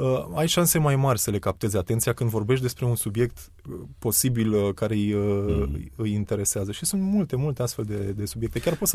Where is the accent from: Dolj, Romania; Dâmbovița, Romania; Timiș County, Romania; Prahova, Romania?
Prahova, Romania; Ploiești; eu m-am născut la Ploiești, sunt de aici, sunt muntean. Din zona asta.